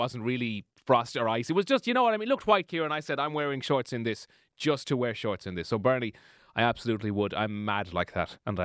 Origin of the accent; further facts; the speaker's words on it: Ireland; As Irish people, we basically lose our minds when anyone internationally pays attention to us, Kira.